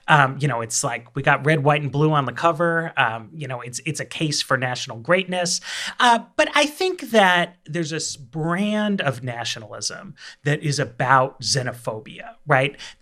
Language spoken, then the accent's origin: English; Manhattan, New York, United States; now in Washington, United States; I grew up in Manhattan. I'm raising a kid in Logan Circle in DC.